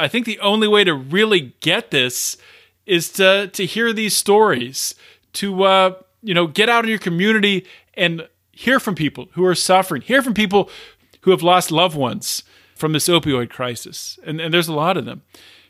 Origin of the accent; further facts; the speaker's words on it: Pennsylvania, United States; I see in Pennsylvania right here, my home state, I see an opioid crisis that is killing people.